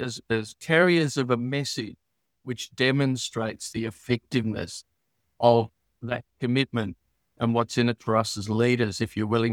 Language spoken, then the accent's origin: English; Australia; because I come from Australia